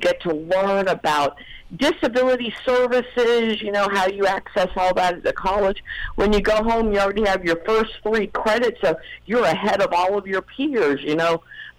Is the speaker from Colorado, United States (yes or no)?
no; Florida, United States; I'm a Florida girl. I grew up in Florida.